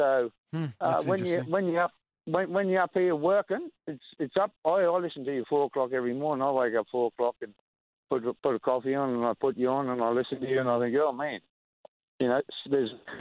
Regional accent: Bowen, Queensland, Australia; moved away; but I grew up in Bowen and left Bowen in 1982 and went and worked in the mines for 29 years

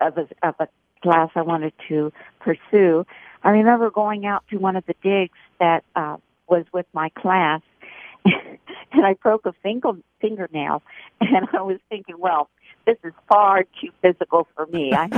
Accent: Miami, Florida, United States; Miami, Florida.

